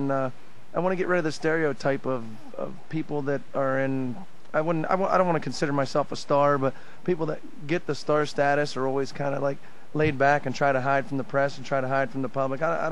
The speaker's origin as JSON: {"language": "English", "region": "Pennsylvania", "country": "United States", "said": "I'm from Pennsylvania. We haven't had any heat lately, so..."}